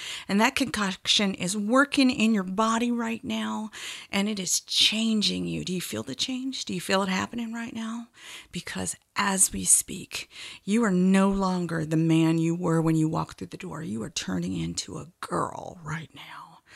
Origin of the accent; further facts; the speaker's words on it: Blue Ridge Mountains, United States; I come from the Blue Ridge Mountains, a long line of domineering Irish women